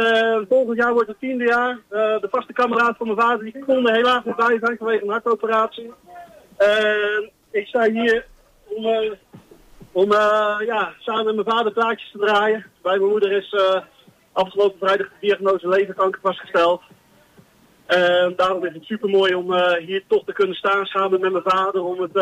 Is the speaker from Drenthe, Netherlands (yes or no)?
no; Doorn, Utrecht, Netherlands; We komen uit Doorn.